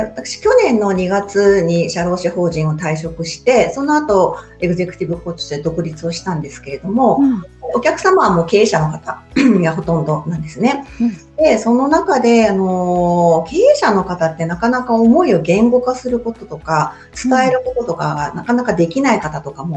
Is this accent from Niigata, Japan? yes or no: no; Utsunomiya, Tochigi, Japan; also born or lived in Tokyo; 栃木県宇都宮市出身で、大学の時に東京に出まして、20年間世田谷に住んでいたんですけども、また生まれ故郷の宇都宮に戻って、おります。